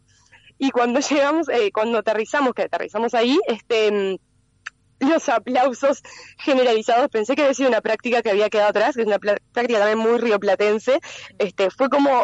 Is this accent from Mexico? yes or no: no; Port Chester, New York, United States; No, estoy en Porchester, en mi pueblo natal, diríamos, en la casa donde nací, de hecho.